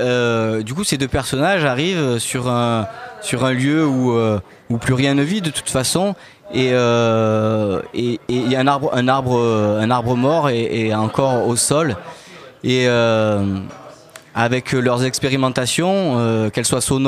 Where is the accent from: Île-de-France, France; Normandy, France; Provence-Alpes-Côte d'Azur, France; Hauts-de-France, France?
Provence-Alpes-Côte d'Azur, France; Saignon; Oui, du département. On est de Seignon, au-dessus d'Apt.